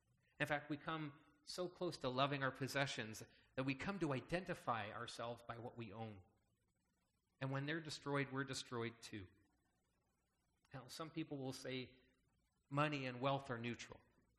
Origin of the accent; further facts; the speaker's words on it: Canada; everybody knew I was from Canada. I kind of stood out a little bit for some reason, right? People knew and heard that I was from North America. They knew I was Canadian.